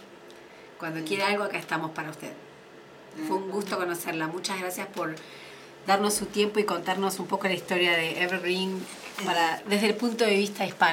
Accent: Buenos Aires, Argentina; moved away as an adult; now in United States; Yo soy de Buenos Aires, soy argentina. Yo nací y me crié, tenía 23 años cuando me mudé a Estados Unidos. Por eso hablo, leo y escribo en español.

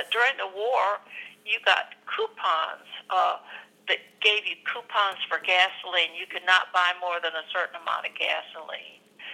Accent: Sioux City, Iowa, United States; Well, I grew up in Sioux City.

